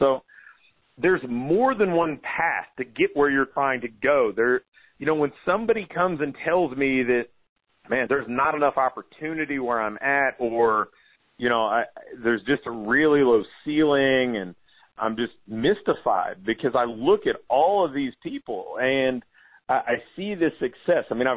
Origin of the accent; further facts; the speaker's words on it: Portsmouth, Ohio, United States; Then I looked at somebody like Dale King in my hometown in Portsmouth, Ohio, taking a completely different approach to success.